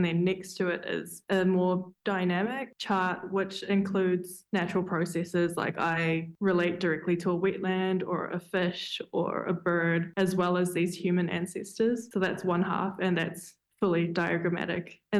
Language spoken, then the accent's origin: English; Waikato, New Zealand; It's a place that my people belong to. I'm from the Hauraki region